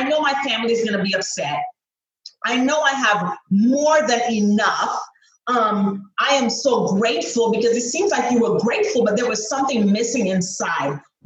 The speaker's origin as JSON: {"language": "English", "country": "St. Lucia", "said": "I can imagine because I'm from the Caribbean. I'm from St. Lucia. And I'm from the Caribbean, and I do know that zip code and where you're from make a big difference."}